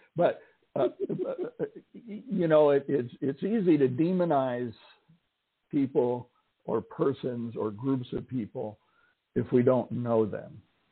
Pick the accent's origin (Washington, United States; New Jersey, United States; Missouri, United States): New Jersey, United States; moved away as an adult; also born or lived in Southern Illinois; I grew up in New Jersey in the New York metropolitan area. So, you know, we had some farms not too far from us, but I'm not a farm boy.